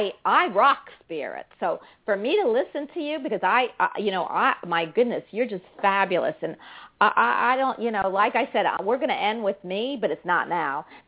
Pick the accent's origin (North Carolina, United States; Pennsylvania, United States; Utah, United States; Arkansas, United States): Pennsylvania, United States; Philadelphia; also born or lived in Margate, New Jersey; I am from Philadelphia and Margate, New Jersey. I'm a northern girl, even though I'm in Florida.